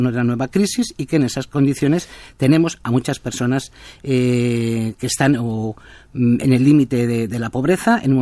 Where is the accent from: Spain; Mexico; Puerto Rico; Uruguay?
Spain; Basque Country; estoy en Vitoria, soy de Euskadi